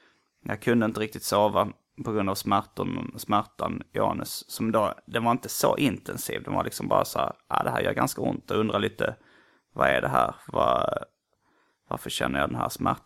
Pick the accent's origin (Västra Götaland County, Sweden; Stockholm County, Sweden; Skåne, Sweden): Västra Götaland County, Sweden; Gothenburg; Jag är inte jättestor fan av munkar, som det heter där jag kommer ifrån. Donuts i USA och i Göteborg.